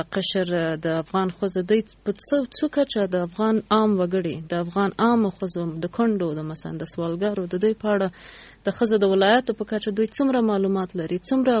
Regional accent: Jalalabad, Nangarhar, Afghanistan; مونږ خو د جلال آباد یو کلی نه یو لری کلی نه

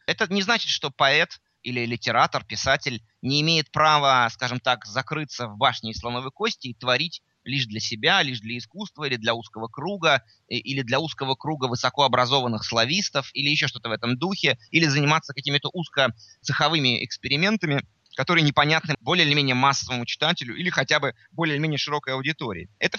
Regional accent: Moscow, Russia; Все-таки я не вырос там. Все-таки я вырос в Москве.

